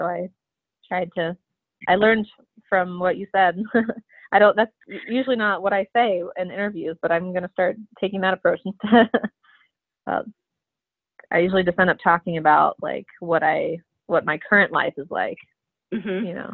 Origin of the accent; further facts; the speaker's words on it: Maryland, United States; So I grew up on the East Coast in Maryland from a family of five